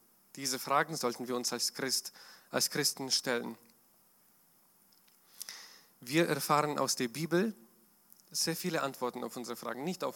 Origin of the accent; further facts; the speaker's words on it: Ukraine; German is a second language; now in Germany; ich komme aus der Ukraine. 2015 bin ich mit meiner Familie nach Deutschland gekommen.